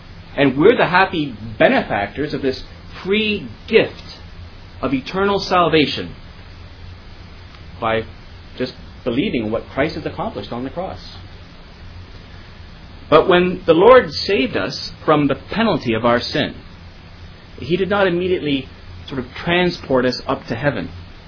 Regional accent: Canada; So we're Canadians. Presumably, all day long, we're doing Canadian things, living like Canadians.

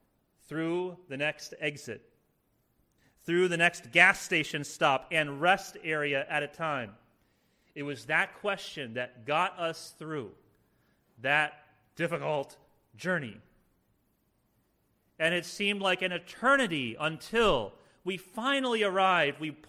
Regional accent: Indiana, United States; When I was a kid, growing up in Indiana, me and my brother and sister, we looked forward to our annual pilgrimage back to York, Pennsylvania

